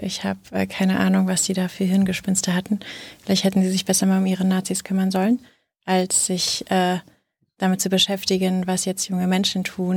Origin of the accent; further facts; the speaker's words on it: Rhineland, Germany; ich bin Rheinländerin